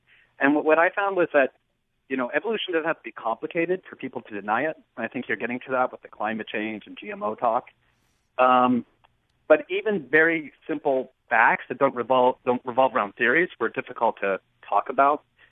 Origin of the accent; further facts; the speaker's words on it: Kentucky, United States; since I grew up in Kentucky and was a biology major there